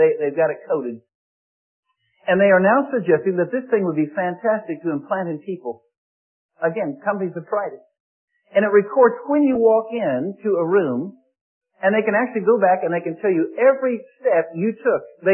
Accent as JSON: {"language": "English", "country": "United States", "said": "Now, I'm an American, and I'll tell you what, I'm glad to be an American."}